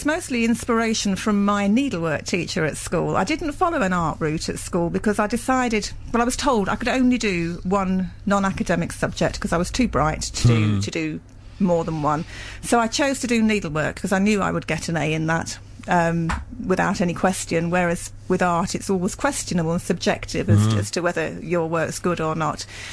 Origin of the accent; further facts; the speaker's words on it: London, United Kingdom; And in the house where I was born, she still lives there. But it is Essex. It's an Essex postcode, but it's on the end of the district line, so it's a London borough. So I class myself as a Londoner rather than Essex.